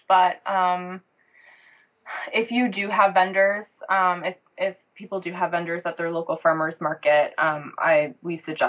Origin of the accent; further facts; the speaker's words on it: Chicago, Illinois, United States; So I came from, I was born in Chicago and lived there for 20 some years